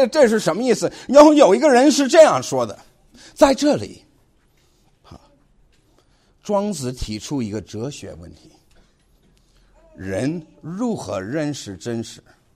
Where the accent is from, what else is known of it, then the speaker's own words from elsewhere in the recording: China; 而且我其实哈，我们中国人哈，我们都笑这些事情啊